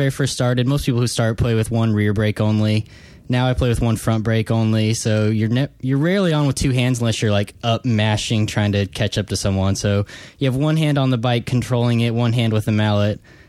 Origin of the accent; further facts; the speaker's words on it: Missouri, United States; I'm from Missouri, and the first time I played was in Columbia, Missouri at the University of Missouri there.